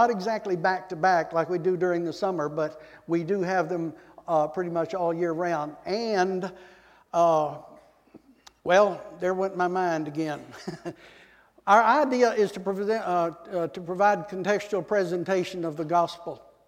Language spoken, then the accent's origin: English; Texas, United States; accent: Texas twang; also born or lived in Georgia; Born and raised in Texas, I can't help it. This is the way I talk.